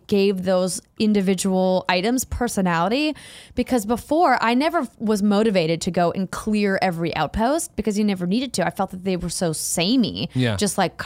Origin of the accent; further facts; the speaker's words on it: North Dakota, United States; I mean, I'm from North Dakota, so like, I get it.